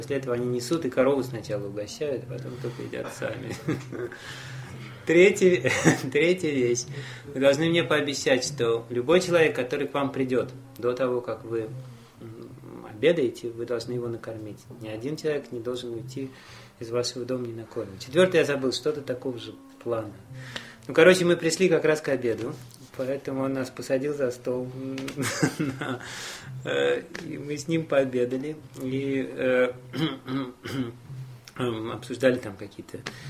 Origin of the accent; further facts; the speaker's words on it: Puri, Odisha, India; Russian is a second language; а я тоже преданный. Я из Ориссы, я из Пури, я Джаганатхе всю жизнь поклоняюсь.